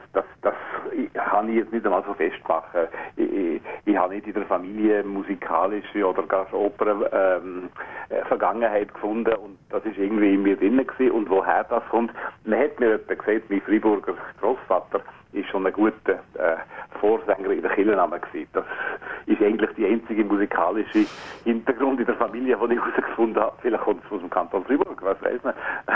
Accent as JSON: {"language": "German", "region": "Tyrol", "country": "Austria", "tie": "born or raised there", "said": "Meine Heimat, wenn überhaupt irgendetwas, ist Tirol, weil ich dort aufgewachsen bin und nicht Österreich"}